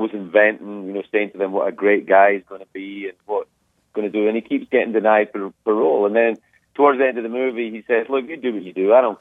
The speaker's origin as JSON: {"language": "English", "region": "Scotland", "country": "United Kingdom", "lives_now": "United States", "said": "So I'm still Scottish and I'm still American."}